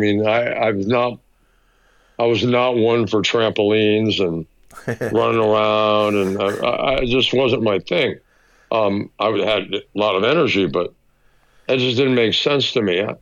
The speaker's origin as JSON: {"language": "English", "region": "Mexico City", "country": "Mexico", "tie": "born or raised there", "said": "especially being a kid growing up in Mexico."}